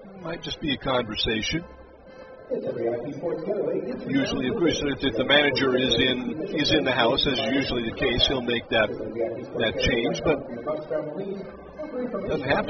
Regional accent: Seattle, Washington, United States; I grew up in Seattle, but we didn't have a big league team.

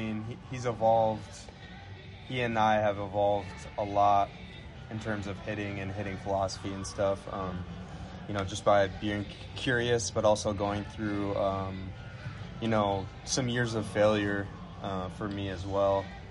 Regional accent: Menomonee Falls, Wisconsin, United States; So I'm from Menominee Falls, Wisconsin, about 20 minutes outside Milwaukee. I kind of just grew up playing baseball.

